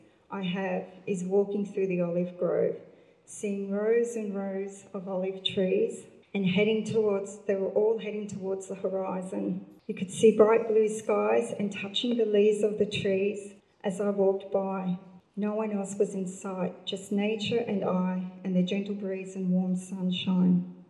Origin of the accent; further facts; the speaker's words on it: New South Wales, Australia; now in Atherton, Australia; I grew up in Central West New South Wales, with a family being farmers producing wheat, sheep and cattle on our land.